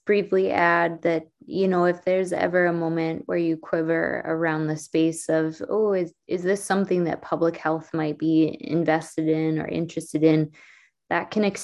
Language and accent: English; Alaska, United States; A brief background, I was born and raised here in Alaska, and this is my home.